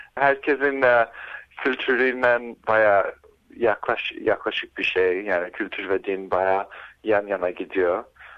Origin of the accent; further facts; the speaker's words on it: Sydney, New South Wales, Australia; also born or lived in Istanbul; Sydney'de doğdum. Burada 9 yaşıma kadar yaşadım ailemle beraber. Ondan sonra hep beraber İstanbul'a gittik. İstanbul'da yaşadık 4 sene. İstanbul'da okudum. İlkokulu bitirdim orada. Geri geldim Avustralya'ya.